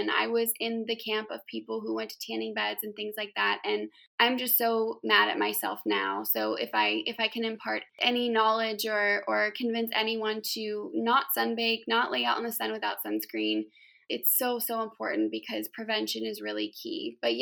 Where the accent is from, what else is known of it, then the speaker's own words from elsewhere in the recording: Ohio, United States; So I am originally from Ohio. That's where I was born and raised. And growing up, you know, in a small-ish town